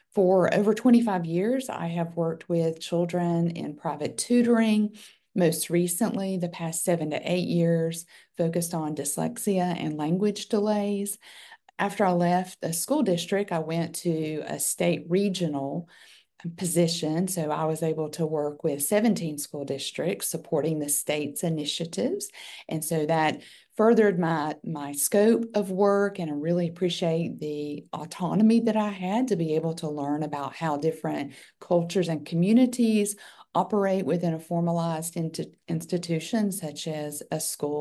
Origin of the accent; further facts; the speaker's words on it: Georgia, United States; now in Pensacola, United States; So I recently moved to Pensacola, Florida, about 6 months ago. And so I grew up in Georgia.